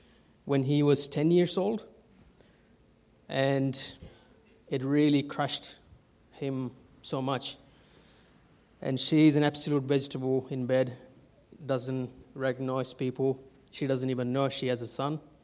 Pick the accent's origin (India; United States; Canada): India; I grew up in India, and I finished school in 2003